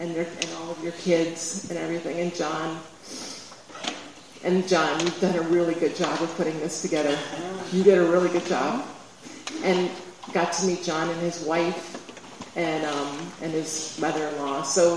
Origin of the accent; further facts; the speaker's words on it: New York City, New York, United States; because I'm from New York City, so I never thought I would say that Madison, Wisconsin was like the most amazing experience I ever had.